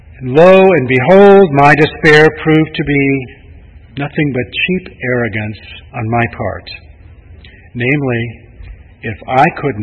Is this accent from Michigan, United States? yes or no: yes; Detroit, Michigan, United States; As most of you know, I grew up in Detroit.